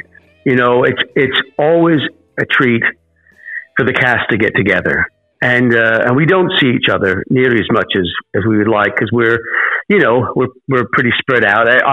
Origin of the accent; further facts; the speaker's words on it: England, United Kingdom; also born or lived in United States; They say, "Where are you from?" And I said, "Well, England, but you know, I lived in America." Oh, I thought you had an American twang.